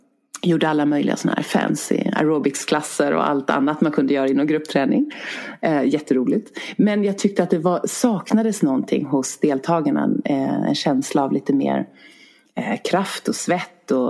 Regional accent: Oxelösund, Södermanland, Sweden; also born or lived in Stockholm; Jag känner mig som en stadsbo många gånger. Bodde i Stockholm i många år men är uppvuxen vid Oxelösund som är en kuststad. Men nu bor jag här uppe med min familj och nu är jag jätteglad att jag bor här uppe.

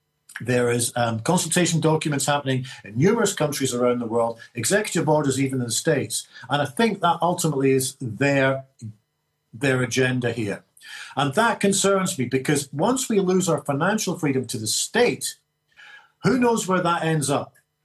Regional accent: Scotland, United Kingdom; One of the great things I feel proud about being a Scot

